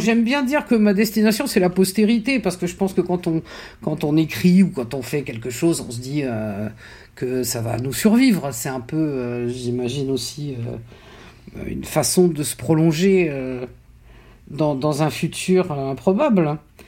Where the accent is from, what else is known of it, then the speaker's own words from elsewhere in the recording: Toulouse, Occitanie, France; Je ne suis pas né à Toulouse, moi j'ai grandi à Toulouse.